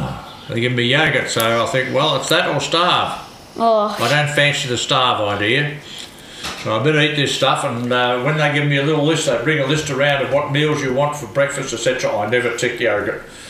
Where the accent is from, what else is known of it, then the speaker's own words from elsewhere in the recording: Geelong, Victoria, Australia; born there; I was born in Geelong.